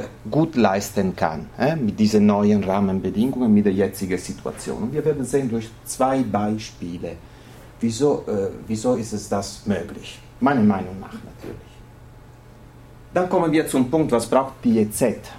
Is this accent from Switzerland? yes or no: no; Italy; Und ihr habt schon verstanden, ich bin Italiener, deswegen buonasera.